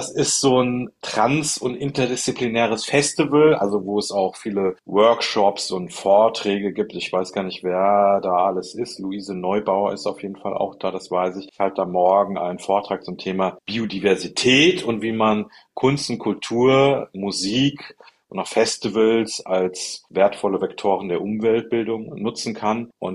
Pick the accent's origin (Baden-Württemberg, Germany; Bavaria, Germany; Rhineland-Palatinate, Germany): Rhineland-Palatinate, Germany; ich komme ja hier aus dem Westerwald und war auf dem erzkonservativen Gymnasium